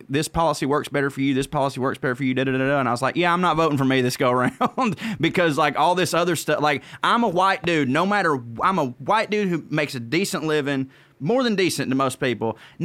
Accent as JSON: {"language": "English", "region": "Southern United States", "country": "United States", "accent": "Southern", "said": "because, woe is me, little Southern white man or whatever. But like anytime, you know, when people hear my accent, they're like, oh, this guy is this, you know?"}